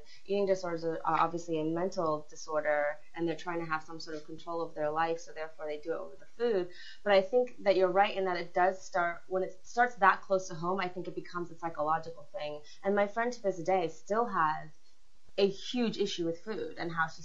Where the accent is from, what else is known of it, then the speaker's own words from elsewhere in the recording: Maine, United States; growing up in Maine, I was always active.